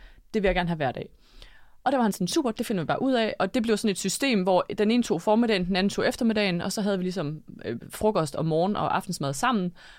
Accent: Jutland, Denmark; jeg er jo fra Jylland oprindeligt, og hele min familie bor stadig i Jylland.

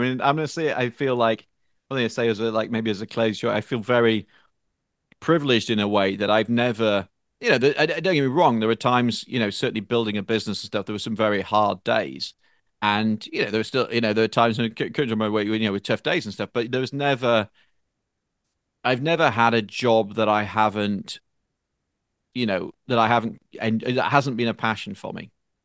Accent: England, United Kingdom; where I grew up in Northern England in particular, people didn't like you to succeed

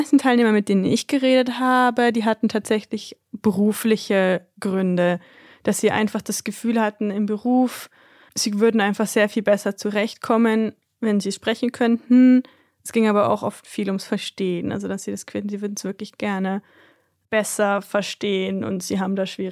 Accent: Germany; Und eben für mich als Deutsche geht's noch eher, aber wenn du das CH schon gar nicht kennst, das gibt es ja in vielen Sprachen gar nicht, dann bist du da ganz schön beschäftigt.

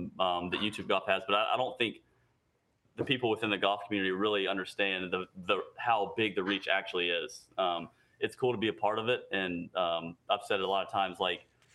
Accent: South Carolina, United States; use our platform to tell the story of Myrtle Beach, the Myrtle Beach Classic, because, again, as kids, we grew up coming here

